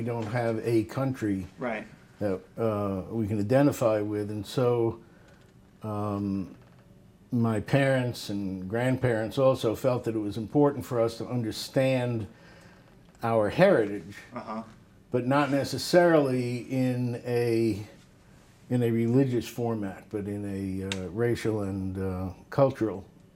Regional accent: Brooklyn, New York, United States; Well, I was born in Brooklyn, New York, 1947.

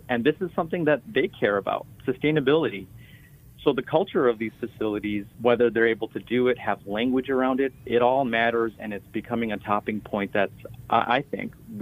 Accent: Wisconsin, United States; I ran out of funds and I moved back to my hometown in Wisconsin

